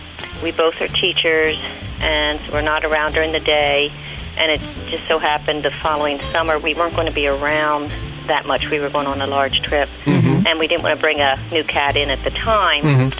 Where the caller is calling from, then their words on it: Reading, Pennsylvania, United States; Reading, Pennsylvania.